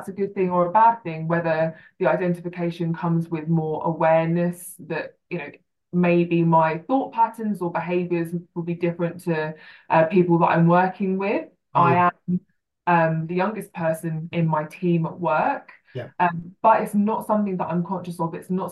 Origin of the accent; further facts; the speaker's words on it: South East England, United Kingdom; now in London, United Kingdom; I live in Southeast London, but I'm originally from East Sussex by the coast.